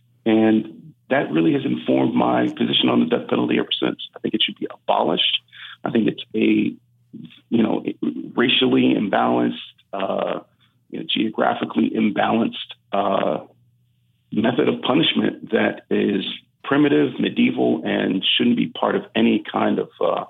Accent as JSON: {"language": "English", "town": "Cleveland", "region": "Ohio", "country": "United States", "said": "And we're from Cleveland."}